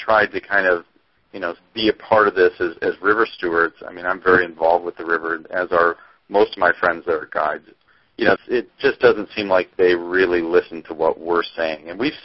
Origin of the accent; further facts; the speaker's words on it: Wisconsin, United States; moved away; also born or lived in Michigan; Well, I grew up in Wisconsin, and I spent 6 years in the Great Lakes guiding. I spent a couple years in Wisconsin when I first started, and then I moved over to northwest Michigan